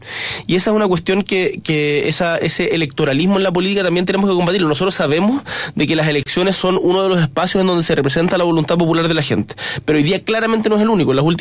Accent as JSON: {"language": "Spanish", "town": "Punta Arenas", "region": "Magallanes", "country": "Chile", "tie": "born or raised there", "said": "yo soy de Magallanes, soy nacido y criado en Punta Arenas, y tengo un problema que es existencial, que no soy feliz en Santiago."}